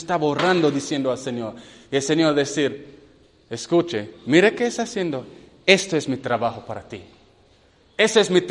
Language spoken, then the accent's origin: Spanish; Jamaica; Estaba en la universidad en Jamaica. Nací en Jamaica. Entonces, allá, estaba en casa.